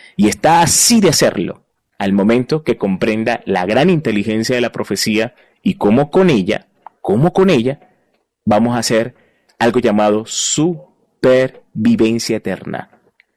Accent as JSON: {"language": "Spanish", "region": "Barinas", "country": "Venezuela", "tie": "born there", "said": "yo nací en Venezuela, soy venezolano de nacimiento, nací en Barinas específicamente"}